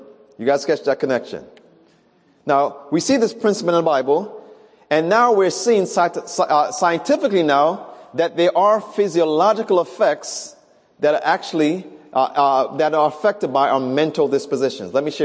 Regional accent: Far Rockaway, New York, United States; I grew up in Far Rockaway, Queens

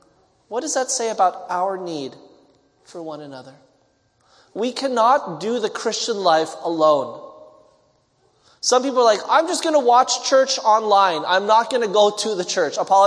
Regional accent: Montreal, Quebec, Canada; So if you ever went to Montreal, to my hometown, you would see the buses.

